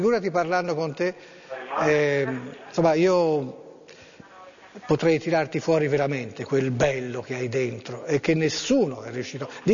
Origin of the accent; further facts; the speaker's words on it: Florence, Tuscany, Italy; Io sono un fiorentino, vengo spesso perché ho uno studio